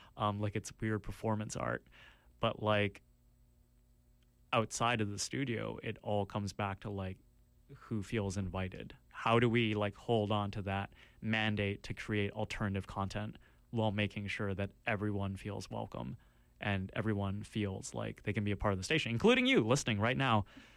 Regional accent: Richmond, British Columbia, Canada; in Richmond, I grew up in Richmond, there's such a, like, racist culture there

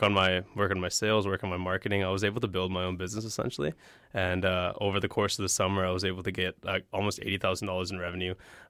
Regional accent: North Delta, British Columbia, Canada; also born or lived in California, United States; I moved up to Canada. I lived in a suburb outside of Vancouver in UBC called North Delta. I lived there from 12 until I graduated hi

